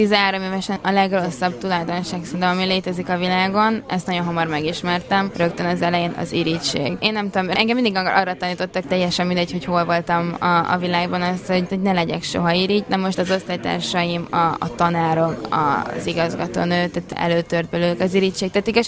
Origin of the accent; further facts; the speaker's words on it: Budapest, Hungary; also born or lived in Germany; Budapesten lakom, a családommal itt születtem, csupán csak 3 évet töltöttem egy magyar gimnáziumban Németországban, tehát ezt nagyon gyorsan felejtsék el, hogy én német vagyok, mert nem vagyok az.